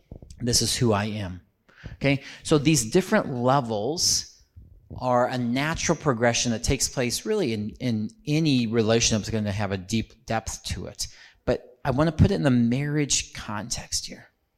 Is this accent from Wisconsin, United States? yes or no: no; Gridley, Illinois, United States; I was from Gridley, Illinois.